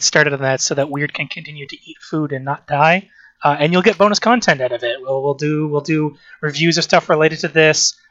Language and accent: English; Canada; My instinct is always to say .ca because I'm from Canada